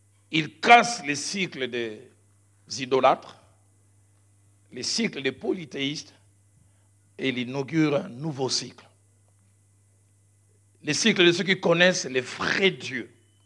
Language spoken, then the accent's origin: French; Kinshasa, DR Congo; Je les voyais venir chez nous à Bandal.